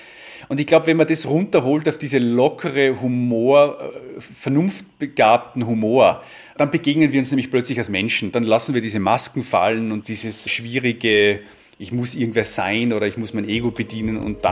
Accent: Tyrol, Austria; hier jetzt in meiner Heimatregion Tirol

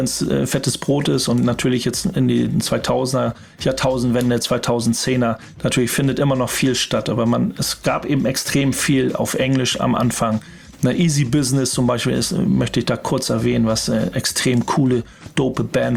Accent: Hamburg, Germany; Wir kommen aus Hamburg

